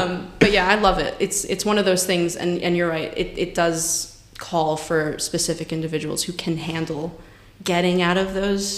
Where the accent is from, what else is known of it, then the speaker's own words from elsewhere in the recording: Brazil; born there; English is a second language; I was born in Brazil.